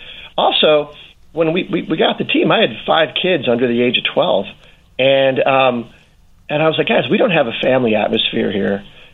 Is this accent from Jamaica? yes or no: no; Omaha, Nebraska, United States; now in Chicago, United States; I grew up in Omaha, Nebraska, and I was in Chicago.